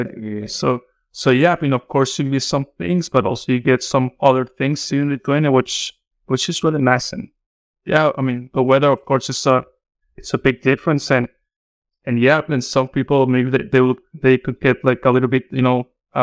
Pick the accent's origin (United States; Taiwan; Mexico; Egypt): Mexico; I come from Mexico.